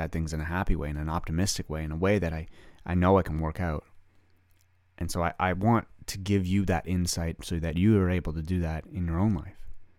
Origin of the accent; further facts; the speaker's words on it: Canada; I'm a Canadian boy, played hockey.